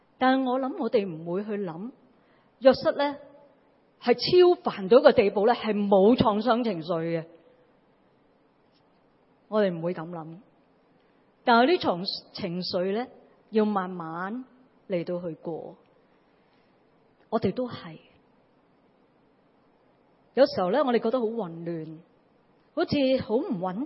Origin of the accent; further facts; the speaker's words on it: Hong Kong; 作为香港人。在疫情逆境里面